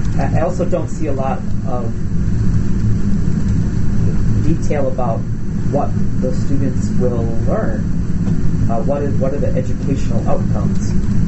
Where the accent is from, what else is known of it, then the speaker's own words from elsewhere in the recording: Eau Claire, Wisconsin, United States; So, full disclosure, I'm from Eau Claire.